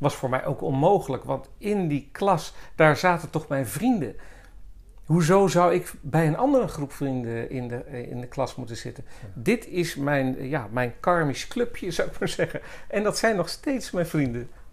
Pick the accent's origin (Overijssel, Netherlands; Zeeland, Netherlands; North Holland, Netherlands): North Holland, Netherlands; Haarlem; Ja, ik ben geboren en getogen in Haarlem. Geboren bij een antroposofische huisarts op de Prinsenbolwerk. In zo'n statig groot huis.